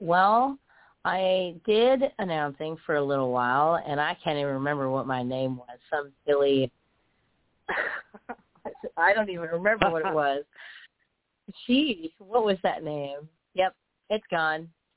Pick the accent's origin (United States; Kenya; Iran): United States; Adak, Alaska; born there; I'm a military brat. I was born in Adak, Alaska, and we moved everywhere. So I've been to like 32 states and Canada, and the list goes on.